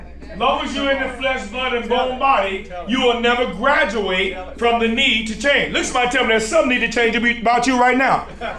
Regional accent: Gary, Indiana, United States; So I come from Gary, Indiana, and I got a family.

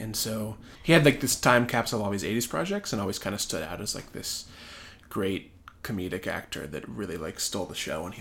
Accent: Oklahoma, United States; no, I'm from Oklahoma, so.

